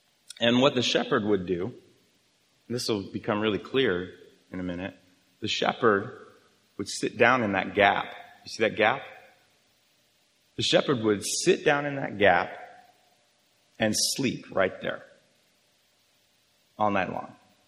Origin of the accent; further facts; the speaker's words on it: Arizona, United States; Where I grew up in Arizona, there was a lot of LDS people living there.